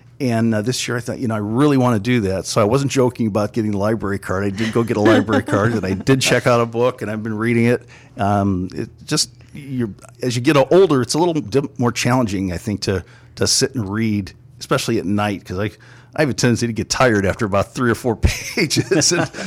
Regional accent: Hammond, Indiana, United States; also born or lived in North Carolina; now in Libertyville, United States; Born and raised in Hammond. Spent some time in North Carolina. Moved back to the area.

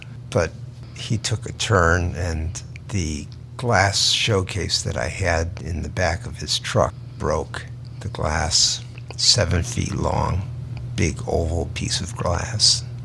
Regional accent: Chicago, Illinois, United States; born there; Well, my story is actually when I was born in Cabrini Green

